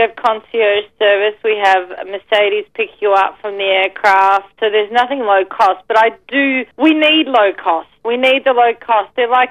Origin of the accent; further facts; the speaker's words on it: Melbourne, Victoria, Australia; Look, I love coming to Melbourne. It is my hometown, and you know, all my sisters are out there.